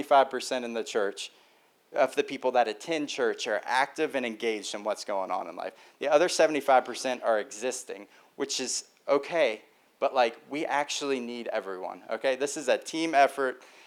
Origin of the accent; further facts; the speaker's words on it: West Virginia, United States; I'm from West Virginia. You know, I like animals.